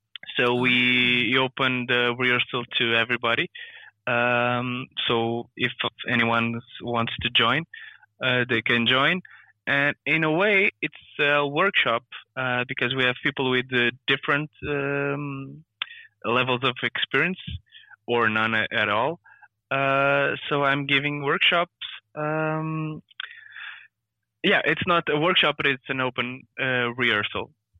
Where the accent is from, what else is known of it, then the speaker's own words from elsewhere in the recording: Lisbon, Portugal; which is not Lisbon, where I'm from Lisbon, by the way.